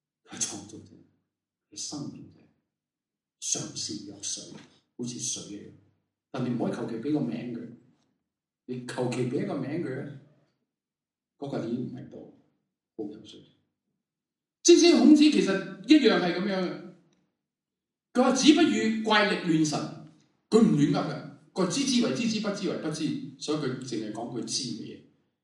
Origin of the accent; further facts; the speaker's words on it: China; 福系我哋中国人中意嘅